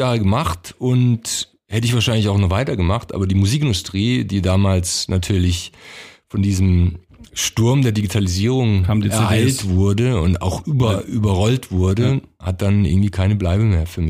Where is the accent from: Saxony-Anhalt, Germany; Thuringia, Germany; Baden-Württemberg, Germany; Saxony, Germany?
Baden-Württemberg, Germany; In Württemberg geboren, in Baden groß geworden, also da auch wieder so ein Konflikt, ja, Kroate, Serbe, dann Baden-Württemberg, lauter Konflikte in meinem Leben.